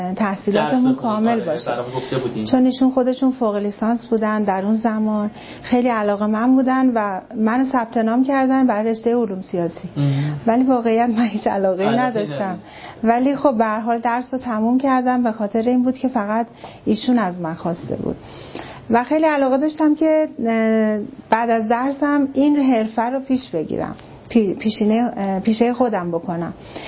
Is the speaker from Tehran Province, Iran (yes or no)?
yes; Tehran, Tehran Province, Iran; born there; توی تهران.